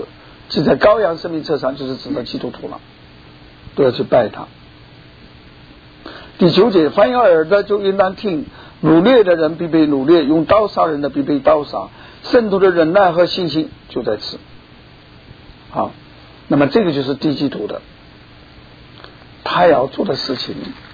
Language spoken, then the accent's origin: Chinese; China; 我们从大陆来的